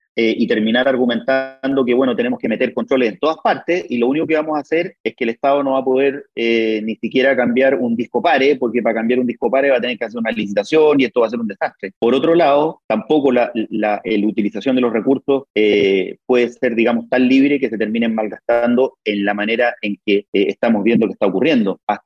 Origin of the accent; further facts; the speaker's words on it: Chile; somos todos los chilenos